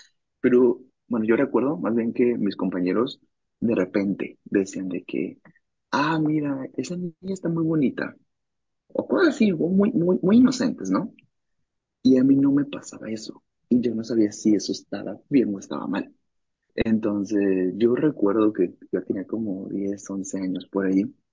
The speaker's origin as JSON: {"language": "Spanish", "town": "Monterrey", "region": "Nuevo León", "country": "Mexico", "said": "tengo 23 años, soy de Monterrey, México. Soy católico y soy gay."}